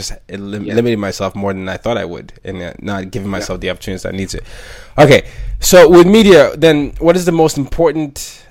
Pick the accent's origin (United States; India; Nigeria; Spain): Nigeria; even in Nigeria, we used to say that because I'm Nigerian